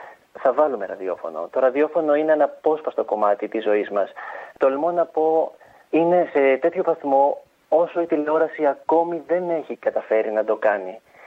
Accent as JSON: {"language": "Greek", "country": "Greece", "said": "Είμαι Έλληνας, δεν μπορώ να αποκοπώ από τις ρίζες μου."}